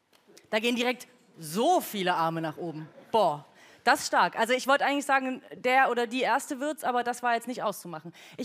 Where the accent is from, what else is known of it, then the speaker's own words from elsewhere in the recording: Erfurt, Thuringia, Germany; welche Fragen die Menschen aus meiner Heimatstadt, aus meiner Heimat haben